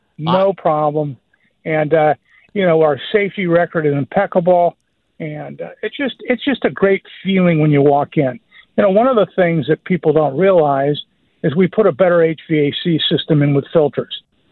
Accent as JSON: {"language": "English", "town": "Omaha", "region": "Nebraska", "country": "United States", "tie": "born or raised there", "said": "I grew up in Omaha, Nebraska, and I watched the Crossroads Mall being built."}